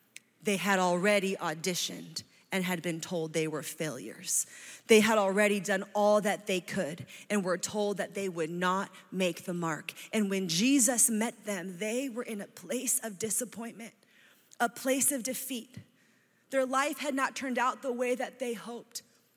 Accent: San Francisco, California, United States; It's like if you came to my hometown and you were like … have you heard of the Golden Gate Bridge?

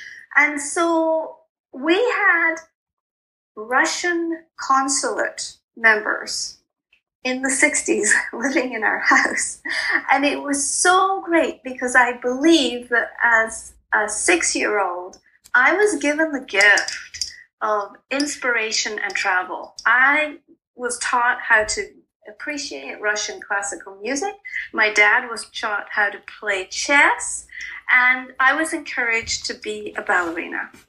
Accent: Scotland, United Kingdom; born there; So I was born in Scotland

